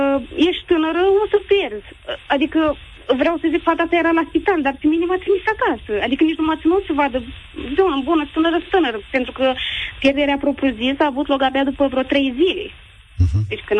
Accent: Botoșani, Botoșani County, Romania; sunt și din Botoșani

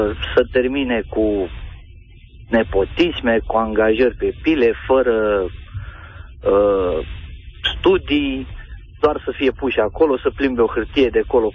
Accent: Tulcea County, Romania; eu sunt originar din Tulcea, dintr-o comună mică. În momentul de față, comuna e la undeva la 400 de suflete

